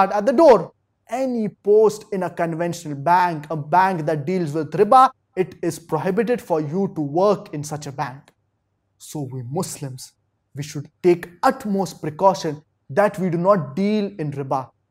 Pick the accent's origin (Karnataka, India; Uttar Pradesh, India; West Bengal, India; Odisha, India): Uttar Pradesh, India; Kanpur; I am a bank manager. I am from Kanpur, India.